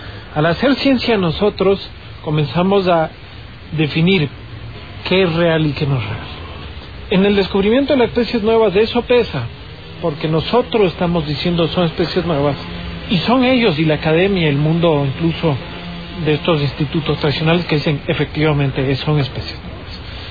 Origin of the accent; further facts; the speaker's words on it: Ecuador; Como ecuatoriano en sí, digo, para mí es un orgullo poder todavía decir somos el país con más especies de orquídeas del mundo.